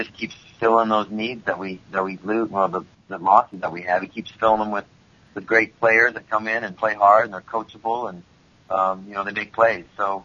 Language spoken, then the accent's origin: English; Iowa, United States; I had a great career here in Iowa. I had a lot of fun and I played in front of my peers in my hometown